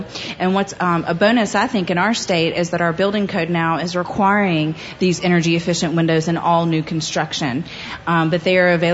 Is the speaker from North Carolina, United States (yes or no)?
yes; Huntersville, North Carolina, United States; My dad actually put it in years ago at home that I grew up in Huntersville and saved on our power bill.